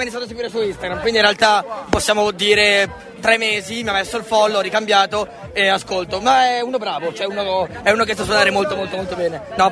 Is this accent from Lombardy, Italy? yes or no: yes; Como, Lombardy, Italy; ho 19 anni, sono di Como.